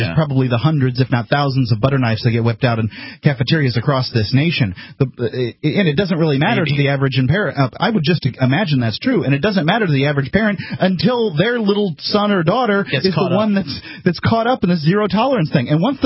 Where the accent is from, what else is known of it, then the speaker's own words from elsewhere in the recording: Florida, United States; I grew up in Florida. I used to get in orange fights all the time with the neighbor's kids.